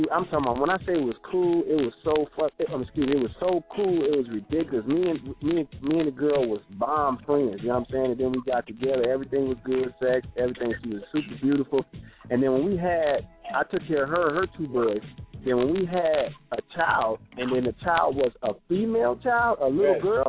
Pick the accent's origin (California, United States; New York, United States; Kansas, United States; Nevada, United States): California, United States; Watts; Like, I'm from Watts, originally from Watts. I grew up in the hood. Moms took me out of the hood, took me to the suburbs